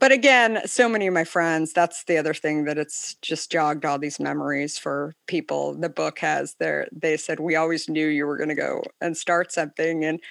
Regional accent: Scottsdale, Arizona, United States; I grew up in Scottsdale and it's in the summer.

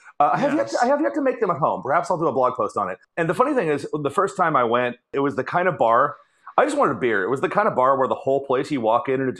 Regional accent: Illinois, United States; I'm from Central Illinois, and I grew up in a town that was surrounded on all sides by cornfields

